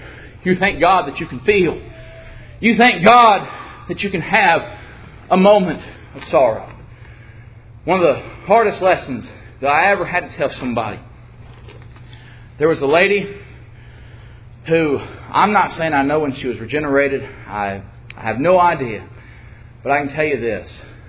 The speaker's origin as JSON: {"language": "English", "region": "Georgia", "country": "United States", "said": "Well, I left him in New York City, and I came on back home to Georgia."}